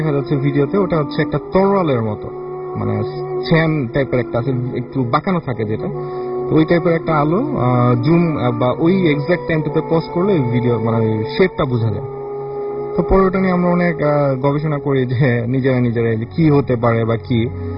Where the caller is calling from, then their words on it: Dhaka, Dhaka Division, Bangladesh; আমি কদমতলা বাসাবো থেকে এসেছি।